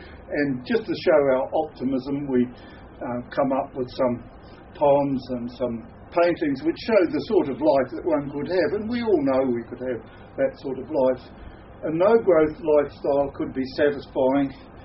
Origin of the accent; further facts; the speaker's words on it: Auckland, New Zealand; but I grew up in Auckland. I just won't go back there again.